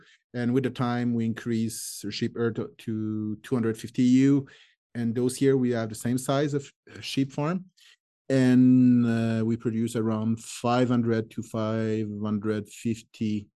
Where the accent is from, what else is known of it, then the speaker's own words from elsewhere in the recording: France; accent: French; English is a second language; Sorry for my English. It's my beautiful French accent.